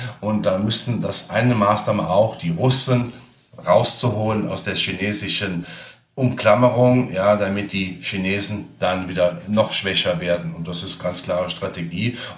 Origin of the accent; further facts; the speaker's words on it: North Rhine-Westphalia, Germany; als Rheinländer